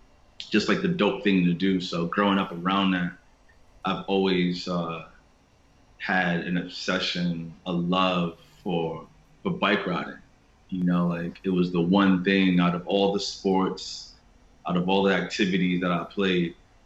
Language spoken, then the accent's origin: English; Queens, New York, United States; Growing up in Queens, bro, like, we rode bikes all the time, just as kids, as a mode of transportation, as a source of fun.